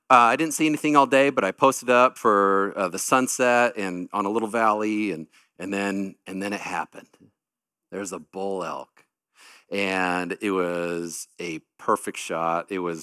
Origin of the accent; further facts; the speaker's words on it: Coeur d'Alene, Idaho, United States; I was born and raised in Coeur d'Alene, lived there for a long time, but I never grew up hunting.